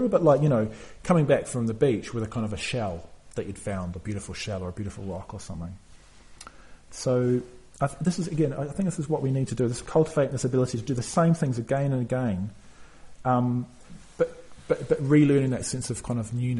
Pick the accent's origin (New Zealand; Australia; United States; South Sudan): New Zealand; North Island; I'm from New Zealand. And everywhere in New Zealand is near the ocean, pretty much. Not too far away. And where I grew up in the north of the North Island of New Zealand.